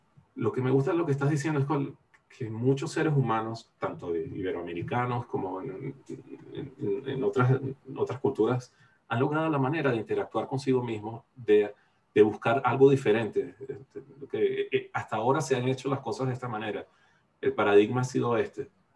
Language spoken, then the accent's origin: Spanish; Caracas, Capital District, Venezuela; yo soy oriundo de Venezuela